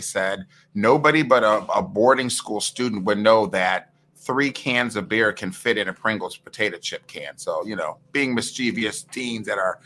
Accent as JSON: {"language": "English", "town": "Toledo", "region": "Ohio", "country": "United States", "tie": "born or raised there", "also_born_or_lived": "Columbus", "said": "Basically in Toledo. I mean, I'm originally from Columbus, but I basically grew up in Toledo, Ohio."}